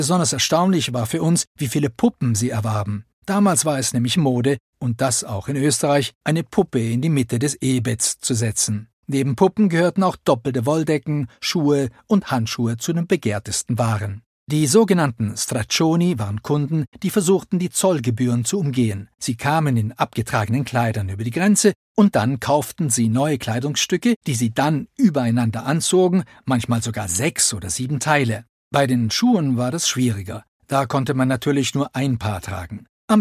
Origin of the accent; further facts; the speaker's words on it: Naples, Campania, Italy; now in Thalwil, Switzerland; Ich komme ursprünglich aus Neapel und bin mit dem Zug nach Talwis gekommen.